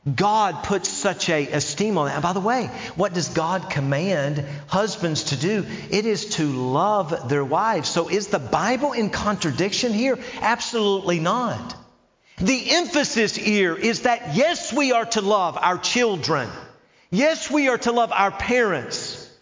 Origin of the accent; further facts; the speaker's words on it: Knoxville, Tennessee, United States; also born or lived in Somerset, Kentucky; Now, I grew up in Knoxville, Tennessee, Southern boy through and through. Sweet tea running through my veins every way, all right?